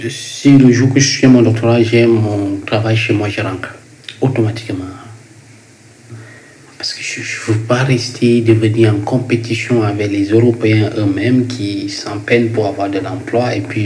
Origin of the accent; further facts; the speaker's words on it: Cameroon; Moi, je suis Camerounais